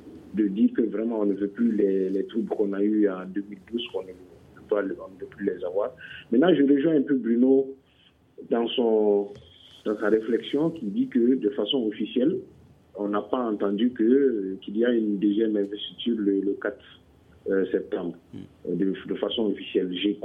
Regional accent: Mali; Nous sommes tous des Maliens

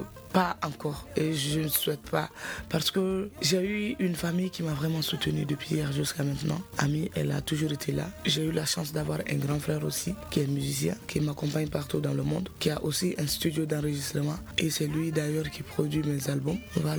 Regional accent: Ségou, Mali; born there; Je suis né à Ségou, donc c'est facile pour moi.

